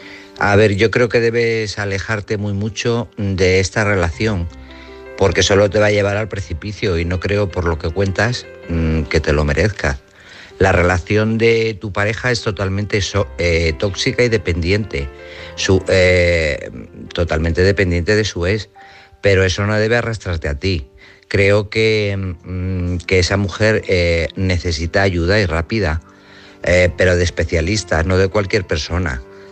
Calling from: Guadalajara, Castilla-La Mancha, Spain; de Guadalajara.

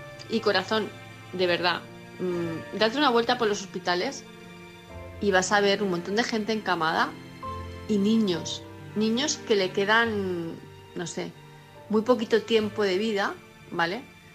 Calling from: Palma, Balearic Islands, Spain; de Palma de Mallorca

